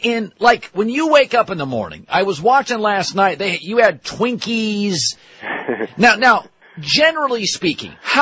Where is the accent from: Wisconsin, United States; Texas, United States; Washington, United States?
Washington, United States; Seattle; I could leave for one market because I was from Seattle. I could leave for Seattle.